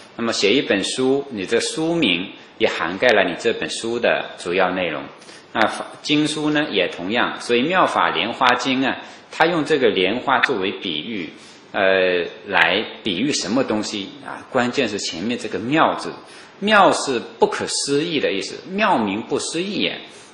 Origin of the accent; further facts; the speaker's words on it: Wenzhou, Zhejiang, China; 所以永嘉大师作为温州人呢，他这个流淌的我们温州人的不同的血液